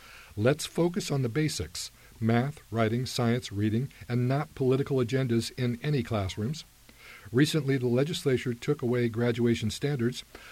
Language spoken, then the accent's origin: English; Woodburn, Oregon, United States; I grew up here in Woodburn, graduated from Woodburn High School, and I now give back to the community that shaped me